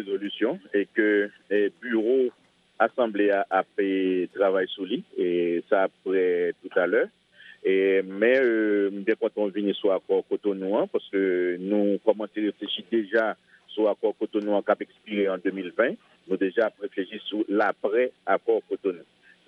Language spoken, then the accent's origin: French; Haiti; je suis haïtien